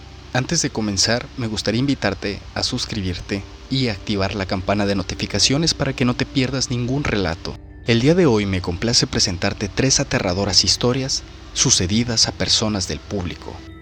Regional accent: Tonalá, Jalisco, Mexico; Soy de Tonalá, Jalisco. Actualmente tengo 27 años.

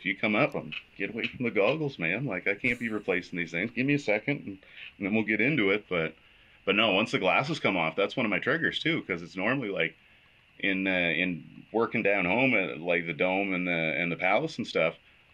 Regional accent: Truro, Nova Scotia, Canada; also born or lived in Halifax; So I was born in Truro. I lived in Upper Stewiacke for the first couple of years of my life, and then I started school and went through most of school in the Musquodoboit Valley in Nova Scotia, and then moved to Halifax.

